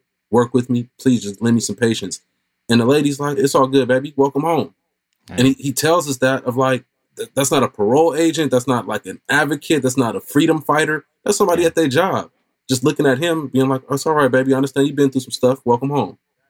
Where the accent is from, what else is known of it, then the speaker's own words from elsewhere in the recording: Oakland, California, United States; growing up in Oakland, Black community in Oakland, of course, I know, like, when I was a kid, I knew people in and out of CYA.